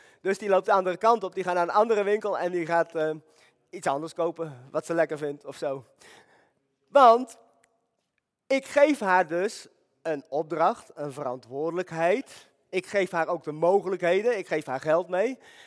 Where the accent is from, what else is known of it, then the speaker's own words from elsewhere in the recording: Netherlands; Nou, ik ben een Nederlander.